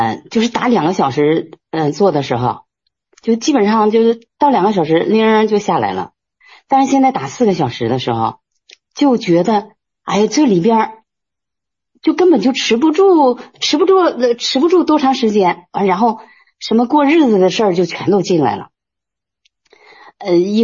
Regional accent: Jilin, China; 嗯，我是吉林的。第一次参加打气。

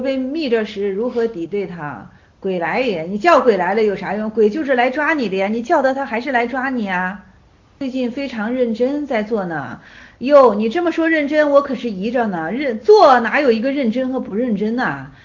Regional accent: Shenzhen, Guangdong, China; 你是深圳人，我也是深圳人，咱两个同在平安大厦底下长大，同一片蓝天。

